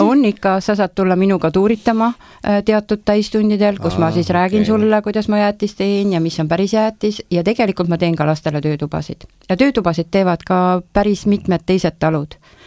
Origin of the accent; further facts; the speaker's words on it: Saare County, Estonia; me oleme ju saarlased